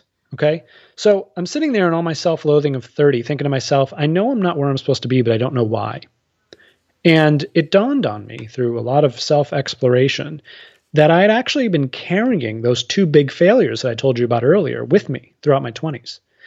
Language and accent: English; Massachusetts, United States; I grew up outside of Boston.